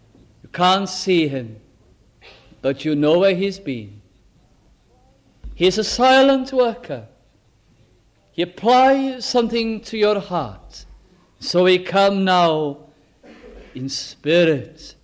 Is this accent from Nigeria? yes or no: no; Wales, United Kingdom; As Welsh people and people that live in Wales, we are fully aware of how we love singing great and glorious hymns, either in English or in Welsh.